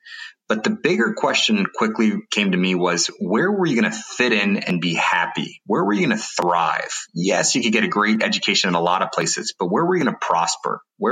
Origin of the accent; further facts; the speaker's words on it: San Francisco, California, United States; also born or lived in New York City; I was born in New York City. I grew up in San Francisco, and I really wanted to...